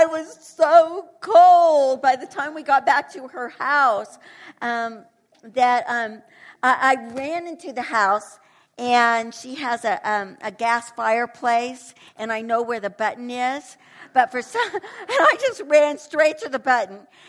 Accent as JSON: {"language": "English", "town": "Kansas City", "country": "United States", "tie": "born or raised there", "said": "But I remember I grew up in Kansas City, and we lived in a third-story apartment."}